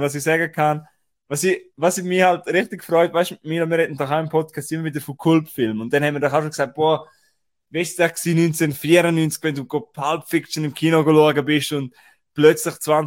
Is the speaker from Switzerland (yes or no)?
no; Austria; bei uns in Österreich